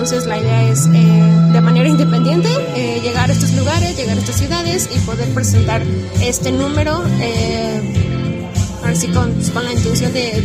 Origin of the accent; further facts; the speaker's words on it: Toluca, State of Mexico, Mexico; Venimos con el … Venimos desde el Estado de México, de la ciudad de Toluca.